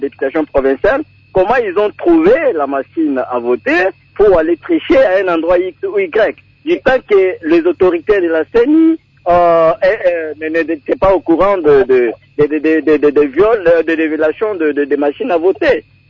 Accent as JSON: {"language": "French", "country": "DR Congo", "said": "Vous savez que la situation est belle bien finie chez nous en RDC."}